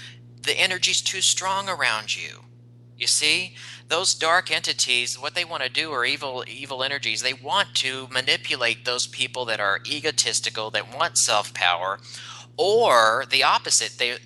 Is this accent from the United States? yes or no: yes; the South, United States; You know, growing up in the South, when somebody says, okay, well, you're on a prayer list, I said, would you mind taking me off your prayer list?